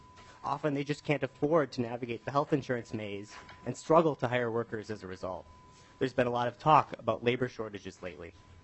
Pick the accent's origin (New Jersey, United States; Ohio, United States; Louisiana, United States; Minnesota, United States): Minnesota, United States; Excelsior; I'm from Excelsior, Minnesota.